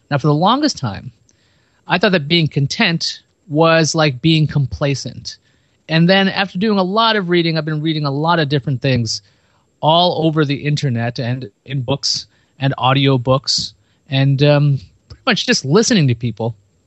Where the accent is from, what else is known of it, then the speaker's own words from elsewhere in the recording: Queens, New York, United States; I'm a guy from Queens.